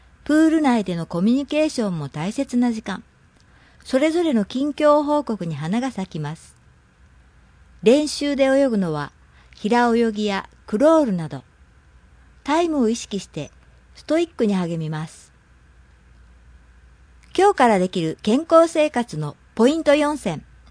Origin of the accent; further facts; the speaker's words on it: Ehime, Japan; 10月末に地元愛媛県で開催される年輪ピックでメダルを取るために